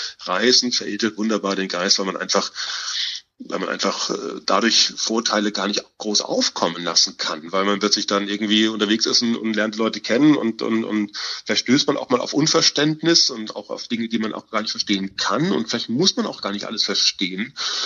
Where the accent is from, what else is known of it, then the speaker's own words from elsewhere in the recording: Germany; ich laufe halt hier rum und komme aus Jerusalem, bin Deutscher und mache hier ein paar Fotos.